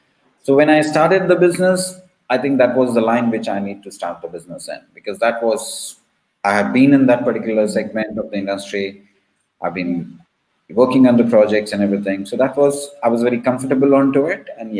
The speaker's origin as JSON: {"language": "English", "region": "Assam", "country": "India", "tie": "born there", "said": "I was born in India, in Assam."}